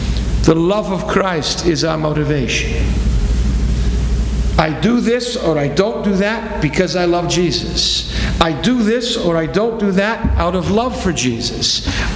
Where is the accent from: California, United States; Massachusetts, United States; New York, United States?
Massachusetts, United States; Boston; growing up in Boston, as a fan of the Boston Red Sox, one of my sports heroes was a great Polish man by the name of Karl Jastrzębski.